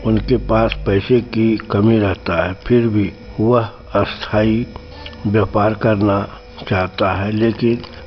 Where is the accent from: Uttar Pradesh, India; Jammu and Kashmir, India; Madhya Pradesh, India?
Jammu and Kashmir, India; Jammu; मैं जम्मू जिला का रहने वाला हूँ।